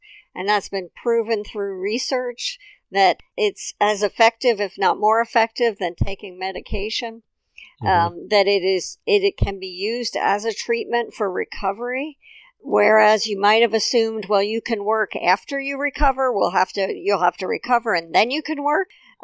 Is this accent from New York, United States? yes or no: no; Wisconsin, United States; Okay, so I thought I'd start with Wisconsin, my home state